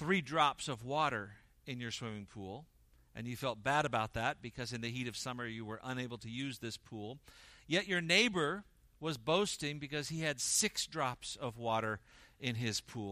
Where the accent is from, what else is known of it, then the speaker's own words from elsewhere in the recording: Seal Beach, California, United States; When I was growing up, I grew up a couple hours south of here. I grew up in Orange County, a little town called Seal Beach.